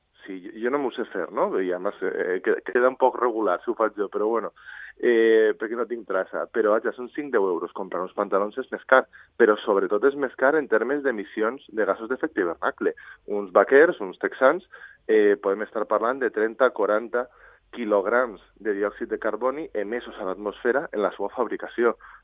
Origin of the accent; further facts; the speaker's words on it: Valencia, Valencian Community, Spain; Jo sóc de València, a València jo bec aigua de l'Aixeta.